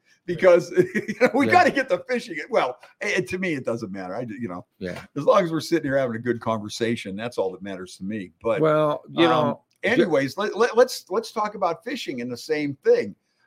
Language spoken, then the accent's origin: English; Midlothian, Illinois, United States; because I'm from the South Side there. And, you know, that whole little corner of Midlothian used to be our whole world.